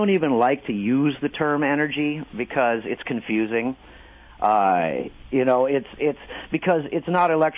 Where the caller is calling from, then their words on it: Oakland, California, United States; Yes, I am. I'm calling from Oakland, where we're trying to dodge the tear gas and the earthquakes.